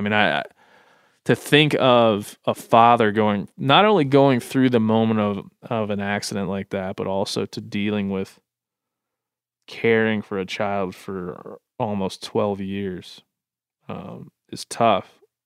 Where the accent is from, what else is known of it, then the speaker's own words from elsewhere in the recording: Vermont, United States; I grew up in Vermont with the privilege of learning to deer hunt from my dad and grandfather on a 200-acre property that we own.